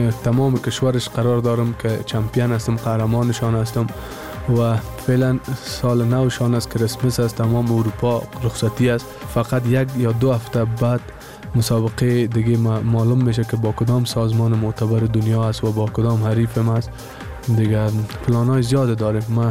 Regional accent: Afghanistan; بیرق زیبای وطنم افغانستان اوجه بلند بکنم.

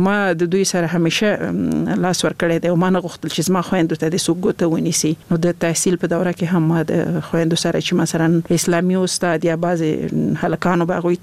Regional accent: Laghman, Afghanistan; also born or lived in Nangarhar; زه خپل د لغمان ولایت يم

